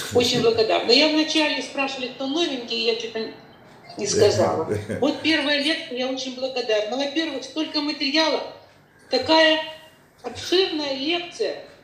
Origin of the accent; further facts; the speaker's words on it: New Jersey, United States; Я из Нью-Джерси